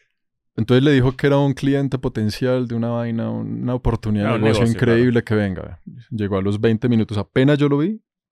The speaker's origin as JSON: {"language": "Spanish", "country": "Panama", "tie": "born there", "said": "tengo una foto mía aquí de cuando yo nací en Panamá"}